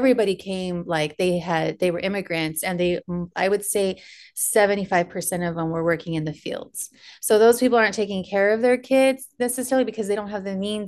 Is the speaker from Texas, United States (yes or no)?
no; California, United States; I'm not from East LA. I'm from California.